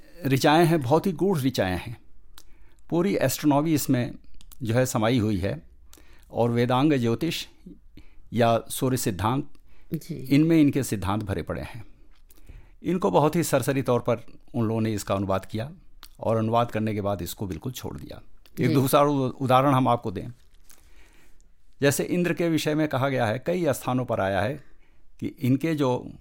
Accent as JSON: {"language": "Hindi", "region": "Uttar Pradesh", "country": "India", "said": "मैं उत्तर प्रदेश भारत से हूँ"}